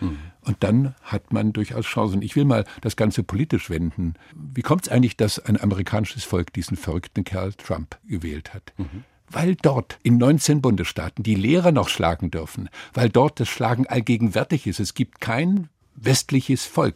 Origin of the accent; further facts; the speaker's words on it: Frankfurt, Hesse, Germany; born there; Meine Geburtsstadt.